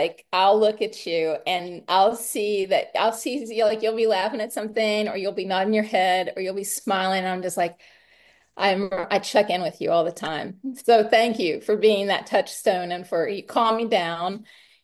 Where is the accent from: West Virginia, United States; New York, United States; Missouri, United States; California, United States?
West Virginia, United States; my parents, I grew up in West Virginia, and my parents are very country folk.